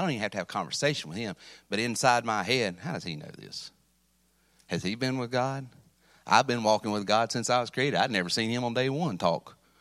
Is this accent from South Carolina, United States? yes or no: no; Missouri, United States; I'm from Missouri. I'm the show me state.